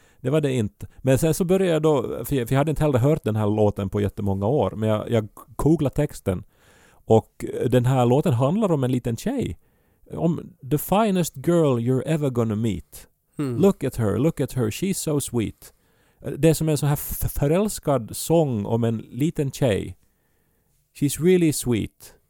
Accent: Esse, Ostrobothnia, Finland; Men vi tyckte som barn hemma i Esse då och att det lät som Lyckepä

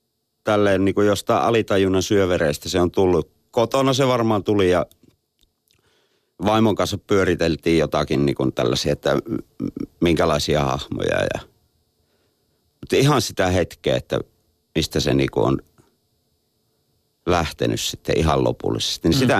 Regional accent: Joensuu, North Karelia, Finland; Mä oon miettinyt, että onkohan sitten, että meillä päin tuollaiset sanat on niin vaikeita.

